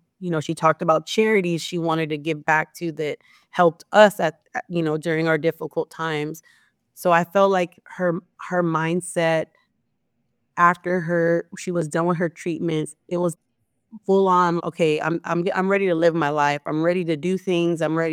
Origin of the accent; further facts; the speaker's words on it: Austin, Texas, United States; I'm from Austin, Texas.